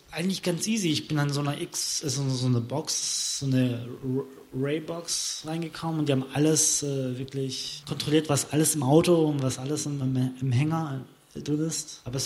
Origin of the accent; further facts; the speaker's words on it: Konstanz, Baden-Württemberg, Germany; Ich bin aus Konstanz, ja.